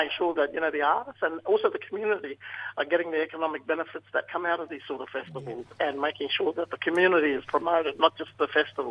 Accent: Darwin, Northern Territory, Australia; I'm born and bred in Darwin, but I'm Aboriginal Torres Strait Islander. My mob is the Wadaman, Luritja and Wagadogum people from Bardi Island.

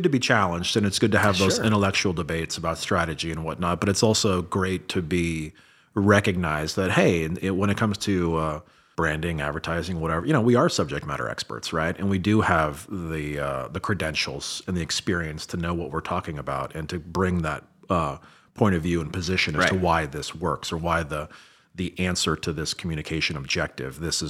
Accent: San Francisco, California, United States; I'm from San Francisco, big 49er fan, right?

